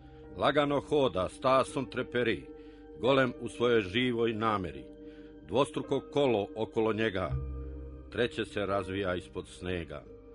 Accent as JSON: {"language": "Serbian", "town": "Ljubanje", "region": "Šumadija and Western Serbia", "country": "Serbia", "tie": "born or raised there", "said": "Ljubanja je bezvodno selo i prirodno je da su moji zemljaci najlepše pevali o onome čega nikad dovoljno nisu imali."}